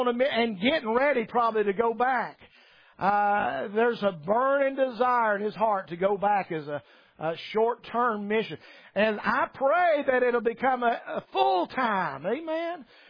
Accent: the South, United States; A lot of people recognize my accent, that I'm not from around here. Because I'm from the South and I'm a Baptist, they associate me with the Southern Baptists. I am Southern and I am Baptist

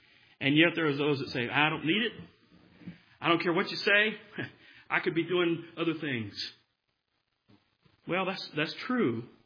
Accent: the South, United States; as a Southerner, I like Yankees in the way they approach it.

